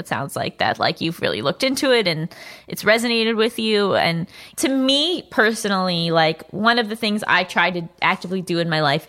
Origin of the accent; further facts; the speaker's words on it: New York, United States; Like, I grew up in New York.